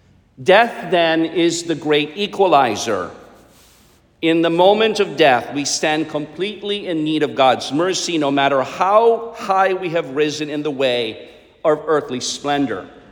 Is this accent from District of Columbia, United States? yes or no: yes; Washington, District of Columbia, United States; we were walking down Constitution Avenue in my hometown of Washington, D.C.